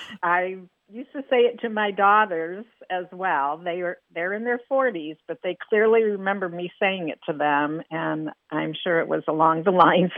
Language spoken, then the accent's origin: English; Illinois, United States; now in Grapevine, United States; Well, I grew up in the Midwest, mostly Illinois